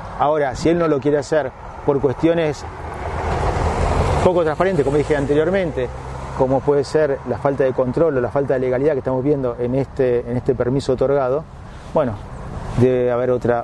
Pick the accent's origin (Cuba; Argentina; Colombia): Argentina; Boulogne, Buenos Aires Province; todos los que somos de Boulogne, yo soy de Boulogne, vamos siempre a la estación.